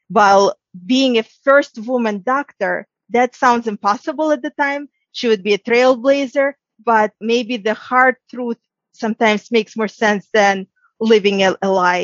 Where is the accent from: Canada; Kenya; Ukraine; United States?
Ukraine; I'm from Ukraine myself. I was born there.